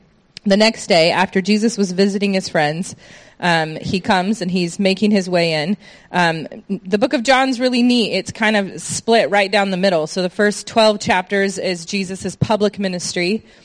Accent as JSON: {"language": "English", "town": "San Diego", "region": "California", "country": "United States", "said": "I am from San Diego"}